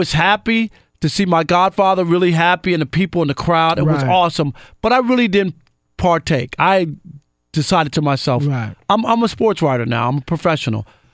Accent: New York City, New York, United States; I grew up in Queens, Shea Stadium.

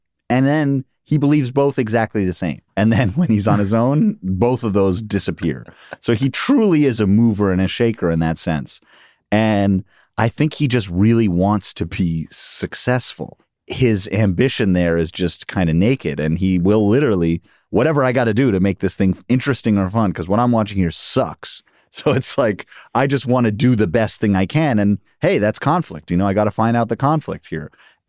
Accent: New York City, New York, United States; I grew up in Queens and Upper West Side, Manhattan

